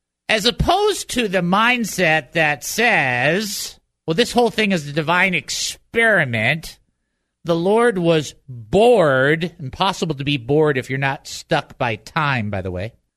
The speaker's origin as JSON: {"language": "English", "country": "United States", "said": "And I, by the way, I love being an American."}